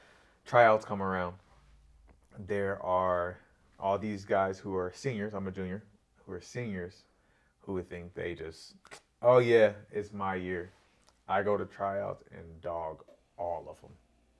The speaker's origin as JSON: {"language": "English", "town": "Corona", "region": "California", "country": "United States", "tie": "born or raised there", "said": "I grew up in Corona."}